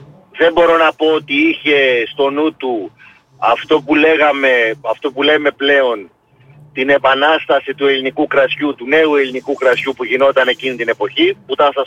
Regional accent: Mytikas, Central Greece, Greece; Το χωριό που κατάγομαι από το Μύτικα της Εύβοιας, στη Χαλκίδα το λένε Αμπέλια.

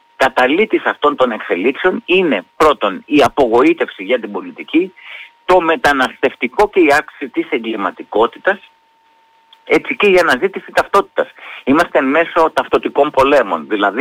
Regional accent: Heraklion, Crete, Greece; Ξέρεις ότι πέρασα τα παιδικά μου χρόνια στην Κρήτη, στο Ηράκλειο

